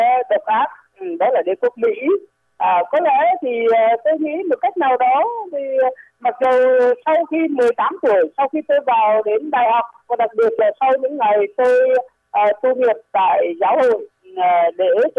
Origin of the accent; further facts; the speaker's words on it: Northern Vietnam, Vietnam; tôi là một người ở miền Bắc, tôi sinh ra ở miền Bắc, tôi lớn lên ở miền Bắc. Tôi lại sinh ra sau những ngày giải phóng